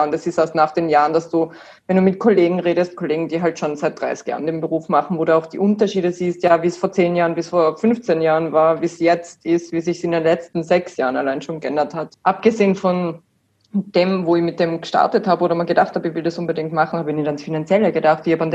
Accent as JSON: {"language": "German", "town": "Wattens", "region": "Tyrol", "country": "Austria", "said": "Ich meine, wir sind aus Wattens, also meine Mom und mein Bruder wohnen auch in Wattens noch."}